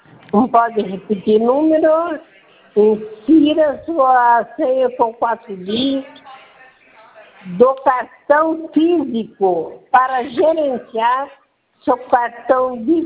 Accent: São Paulo, Brazil; moved away as an adult; eu sou de São Paulo, sou aposentada lá.

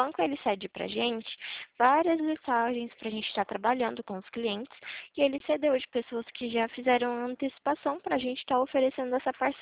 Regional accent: Atibaia, São Paulo, Brazil; Eu sou de Atibaia, São Paulo.

